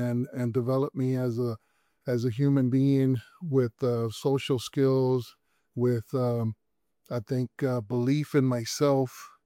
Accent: Texas, United States; first language es; English is a second language; growing up in Texas, football was king. And as I went on to high school, I was a late developer. I really transitioning from Spanish to English and stuff had kind of put me behind socially and mentally.

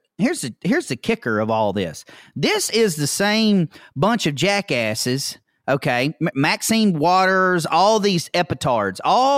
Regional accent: Mississippi, United States; You know, sorry, I'm from Mississippi. This is my Mississippi disclaimer

